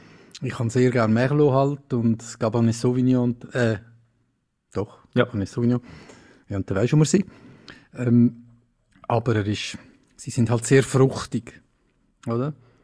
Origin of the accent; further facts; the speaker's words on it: Zurich, Switzerland; Also gerade, ich komme in der Region, aus der Region Zürichsee, so.